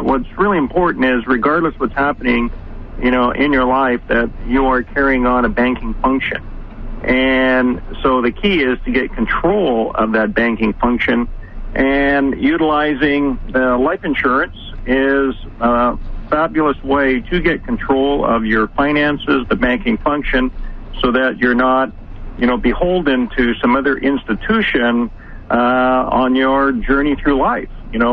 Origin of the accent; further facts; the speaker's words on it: Canada; moved away; I'm Canadian as well, but then moved to the United States